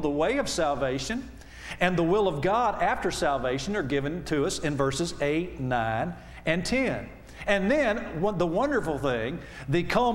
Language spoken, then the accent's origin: English; the South, United States; I'm from the South, so I'm just kind of, I'm kind of mystical anyway. You know, we Southerners, we kind of like to get mystical.